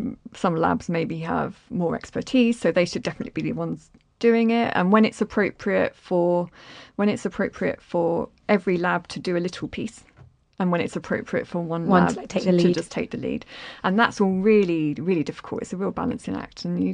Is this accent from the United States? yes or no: no; London, United Kingdom; accent: London; You know, I can barely speak English, if we're being honest, with my dodgy London accent.